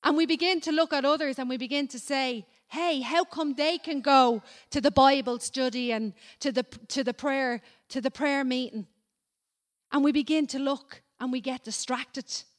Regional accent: Ireland; And I think as Irish, we all do. We like to do a good turn for people.

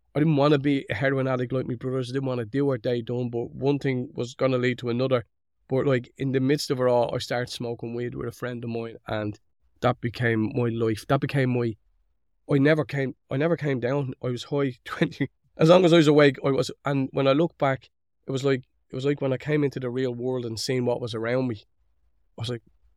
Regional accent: Dublin, Leinster, Ireland; we grew up in Dublin in a little family. We had 10 boys and 4 girls, and I was second last on the food chain.

